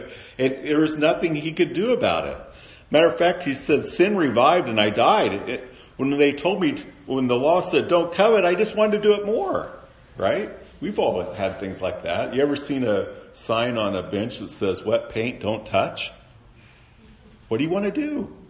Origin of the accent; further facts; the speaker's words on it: Kansas, United States; Now, I'm from Kansas. I know a little bit about tornadoes.